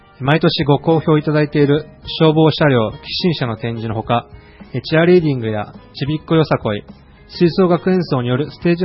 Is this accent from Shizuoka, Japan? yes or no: yes; Numazu, Shizuoka, Japan; 実は沼津市出身なので、このような機会をいただきふるさとで働くことができる喜びを胸に日々業務に従事しています。